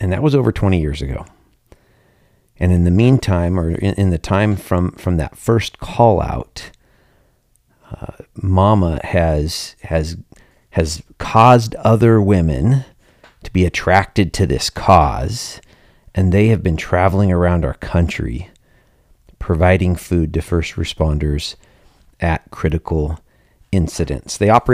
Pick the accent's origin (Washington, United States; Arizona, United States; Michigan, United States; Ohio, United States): Washington, United States; We're both from Washington State, and we have similar circles because of the work that you do.